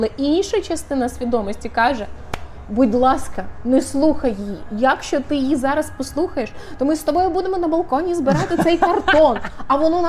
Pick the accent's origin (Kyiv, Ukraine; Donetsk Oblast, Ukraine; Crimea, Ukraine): Donetsk Oblast, Ukraine; Donetsk; Я сама з Донецьку